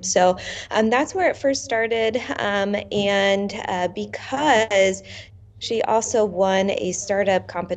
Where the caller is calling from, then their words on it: Indianapolis, Indiana, United States; Yes, I'm from Indianapolis. So the Midwest is getting hit hard this week by ice and snow.